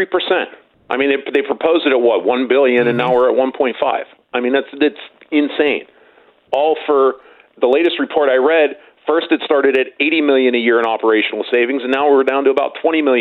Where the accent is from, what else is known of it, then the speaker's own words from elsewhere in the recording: United States; I have not. I'm American, so I go through Charlotte.